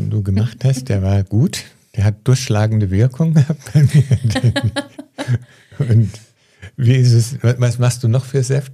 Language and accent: German; Hesse, Germany; als Hesse